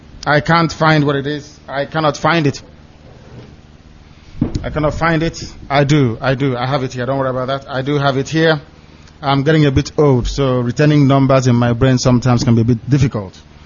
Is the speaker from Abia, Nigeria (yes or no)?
yes; Ibeku, Abia, Nigeria; from Isiama Faruku Ibeku. That's where I come from. Ibeku is in Biafra land. I'm not from Omuahia.